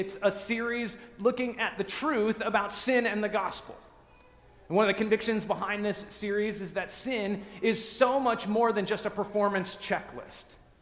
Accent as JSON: {"language": "English", "town": "Evergreen", "region": "Colorado", "country": "United States", "tie": "born or raised there", "said": "A few weeks ago, I told you about growing up in Evergreen, Colorado. It's a town just west of Denver up into the mountains."}